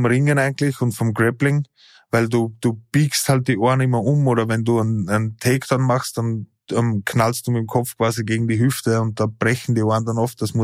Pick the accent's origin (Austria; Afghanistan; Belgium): Austria; Ried im Innkreis, Upper Austria; also born or lived in Schärding; now in Vienna, Austria; bin geboren in Schärding, aufgewachsen in Ried im Innkreis und mache jetzt MMA seit 13 Jahren circa. Bin auch wegen dem Sport nach Wien gezogen